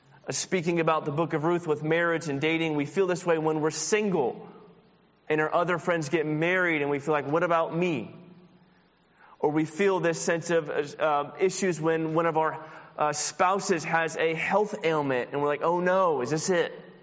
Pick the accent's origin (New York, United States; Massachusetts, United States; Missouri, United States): Missouri, United States; St. Louis; And growing up in the Midwestern St. Louis, it was just magical, really.